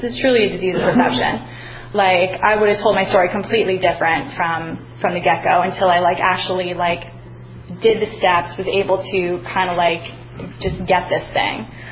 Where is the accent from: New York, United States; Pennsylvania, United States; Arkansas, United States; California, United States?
Pennsylvania, United States; Bethlehem; I'm actually originally from the Lehigh Valley. I'm from Bethlehem, and I grew up there.